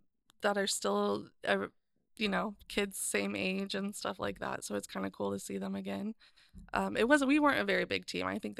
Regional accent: Dallas, Oregon, United States; born there; Yeah, we already had one in Dallas, Oregon. I was born in Dallas, and we had already been there for 15 years, I think, by the time I was born.

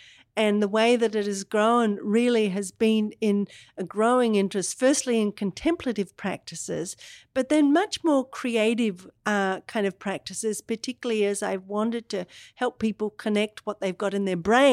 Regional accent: Australia; now in Seattle, United States; I live in Seattle, I didn't originate in Seattle. I come from Australia originally. Grew up there, family, three brothers, and trained as a medical doctor.

